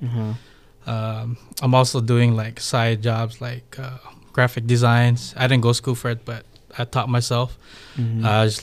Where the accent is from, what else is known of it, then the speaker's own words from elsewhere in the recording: Waipahu, Hawaii, United States; now in Fresno, United States; Well, I'm originally from Hawaii, Honolulu, Hawaii, from a small town of Waipahu. Now I'm a resident here as my second home, Fresno.